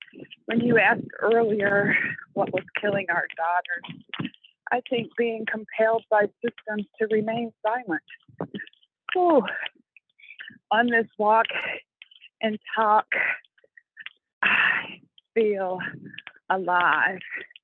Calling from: Smyrna, Georgia, United States; I'm walking in Smyrna, Georgia.

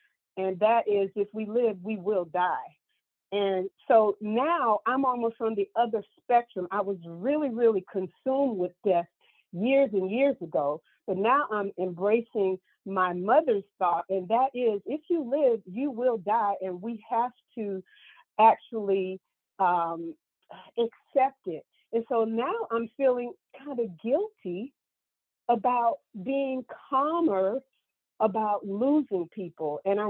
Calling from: Tallahassee, Florida, United States; And I am calling from Tallahassee, Florida.

